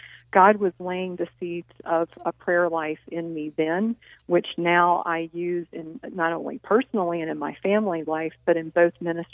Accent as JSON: {"language": "English", "town": "Durham", "region": "North Carolina", "country": "United States", "tie": "born or raised there", "said": "I actually grew up in the state of North Carolina in a town called Durham, North Carolina."}